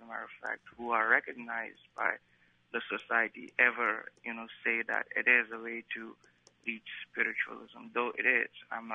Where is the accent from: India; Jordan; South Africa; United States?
India; I'm originally from India